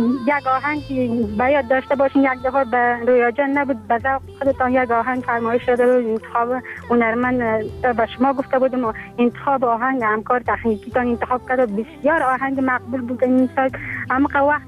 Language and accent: Persian; Afghanistan; چون همگی ما افغان هستیم